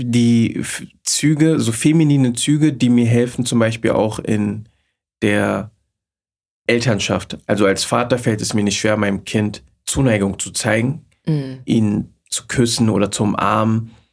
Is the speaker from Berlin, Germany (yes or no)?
yes; Berlin, Germany; Tatsächlich bin ich in Berlin-Neukölln aufgewachsen. Da bin ich geboren und da war es damals schon, so wie heute auch, sehr multikulturell.